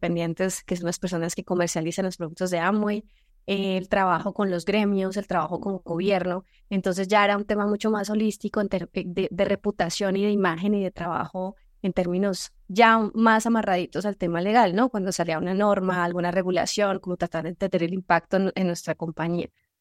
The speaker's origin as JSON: {"language": "Spanish", "town": "Bucaramanga", "region": "Santander", "country": "Colombia", "lives_now": "Bogotá, Colombia", "said": "yo soy de Bucaramanga, es una ciudad hermosísima en Colombia, pero es una ciudad intermedia, no es la capital. Por alguna razón terminé trasladándome aquí a la capital"}